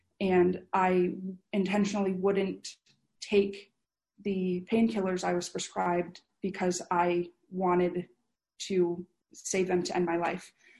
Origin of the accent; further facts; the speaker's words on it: Michigan, United States; I grew up in Michigan, and I was homeschooled for the first, like through elementary school and then up until fifth grade.